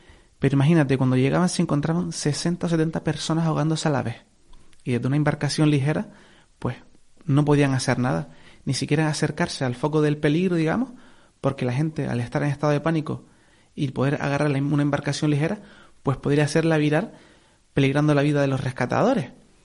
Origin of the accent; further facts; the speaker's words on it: Canary Islands, Spain; La verdad que como buen canario y buen isletero, practico mucho surf.